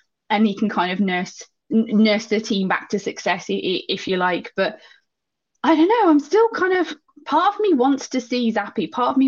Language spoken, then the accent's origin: English; England, United Kingdom; particularly with me being English and biscuits and cookies and things like that.